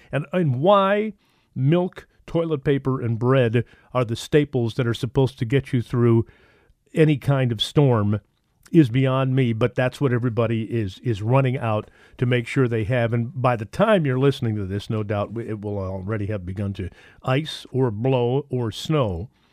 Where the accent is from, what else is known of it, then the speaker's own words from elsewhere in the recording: Detroit, Michigan, United States; We used to actually, I grew up in Detroit, there was a street, Redmond was the street where all the buses ran.